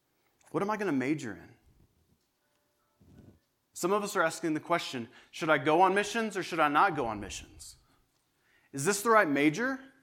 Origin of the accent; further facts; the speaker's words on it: Texas, United States; I'm from Texas. We don't get things that big in Texas.